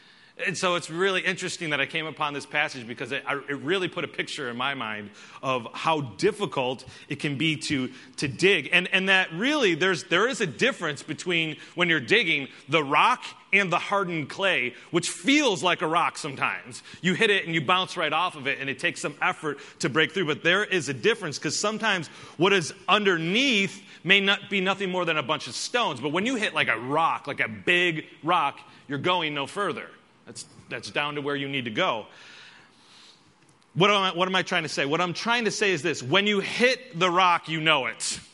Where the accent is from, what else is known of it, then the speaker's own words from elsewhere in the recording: Buffalo, New York, United States; See, I'm from Buffalo. There's like good topsoil.